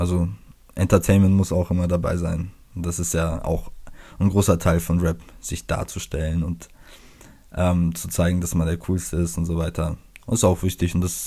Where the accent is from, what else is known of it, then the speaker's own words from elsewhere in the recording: Bavaria, Germany; born there; ich bin ja aus gebürtig aus der Nähe von Augsburg, da sagt man Leberkäsesemmel.